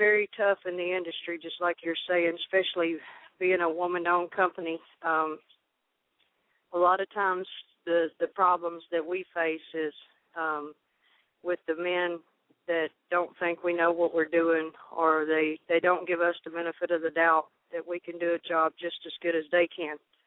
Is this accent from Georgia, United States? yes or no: yes; Cleveland, Georgia, United States; I'm from Cleveland, Georgia.